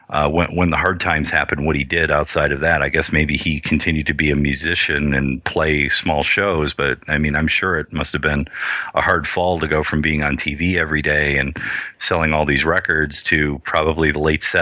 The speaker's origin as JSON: {"language": "English", "country": "United States", "tie": "born or raised there", "said": "it's like the worst thing you want to see as a small Indian kid growing up in America."}